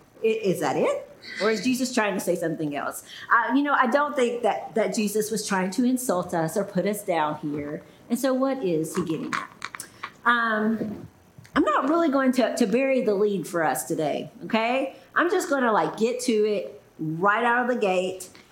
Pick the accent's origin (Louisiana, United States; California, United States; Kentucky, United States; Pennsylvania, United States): Kentucky, United States; Many of you know I'm from Muhlenberg County. And so when people from Kentucky hear that's where I'm from, they immediately assume that I grew up on a farm somewhere.